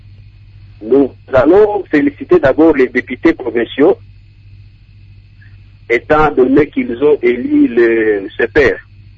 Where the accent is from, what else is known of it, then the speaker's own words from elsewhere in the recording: Tshopo, DR Congo; Donc ici chez moi, à la Tshopo, les choses se sont bien déroulées